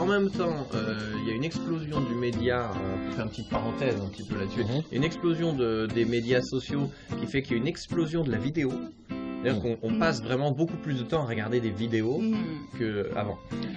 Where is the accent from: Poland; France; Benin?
France; j'ai grandi en France, musicien professionnel